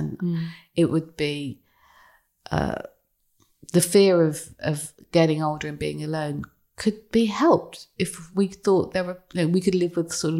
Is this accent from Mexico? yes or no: no; England, United Kingdom; they were laughing at us because we're English